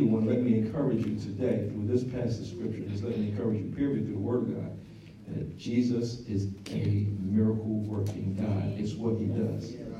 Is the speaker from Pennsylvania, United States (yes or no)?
yes; Philadelphia, Pennsylvania, United States; I mean, I do know that the Philadelphia Eagles are the champions. They did win the Super Bowl. It is my hometown.